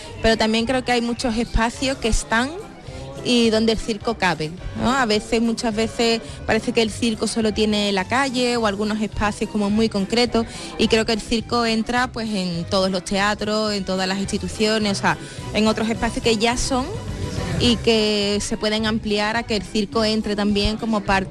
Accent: Andalusia, Spain; la mayoría somos andaluces.

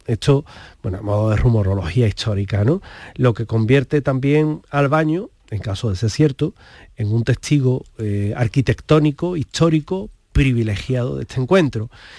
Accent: Andalusia, Spain; A nosotros nos gusta porque somos andaluces

